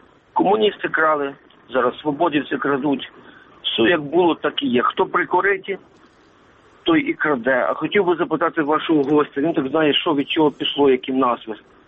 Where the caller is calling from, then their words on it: Ternopil, Ternopil Oblast, Ukraine; Доброго вечора, Тернопіль.